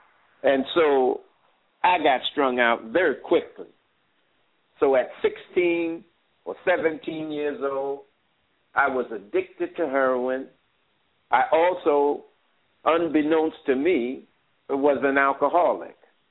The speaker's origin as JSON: {"language": "English", "town": "Brooklyn", "region": "New York", "country": "United States", "tie": "born or raised there", "said": "I grew up in Brooklyn, and of course, growing up in Brooklyn"}